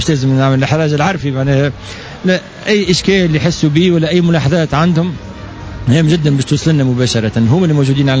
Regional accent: Tunisia; ان تري غران بوتونسييل موجود عندنا في تونس على مستوى الفكر الابداع

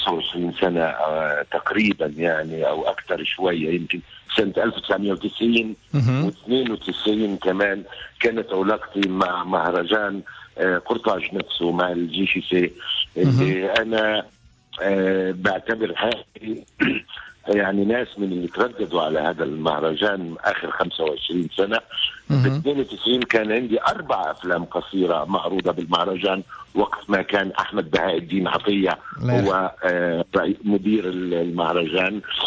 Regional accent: Palestine; انا كان همي احنا كفلسطينيين واحنا كعرب ماذا نفعل؟

